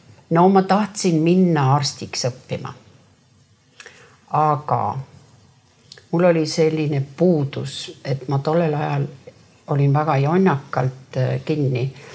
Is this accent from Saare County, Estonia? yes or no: yes; Saare County, Estonia; ma olen Saaremaalt